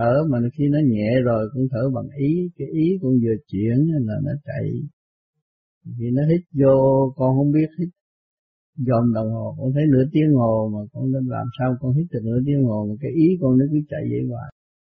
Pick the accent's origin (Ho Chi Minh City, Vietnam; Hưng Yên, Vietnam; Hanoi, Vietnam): Ho Chi Minh City, Vietnam; Saigon; Tôi ở Sài Gòn trong xứ Việt Nam, Chợ Lớn trong xứ Việt Nam. Tôi nói rõ hơn anh là tôi ở Chợ Lớn trong xứ Việt Nam.